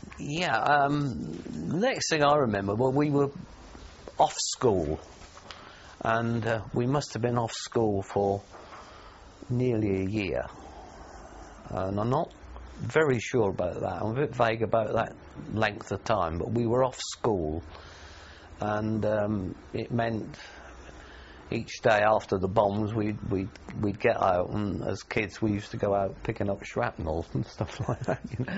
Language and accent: English; London, United Kingdom; I was brought up in London. It was a bit of a tough area.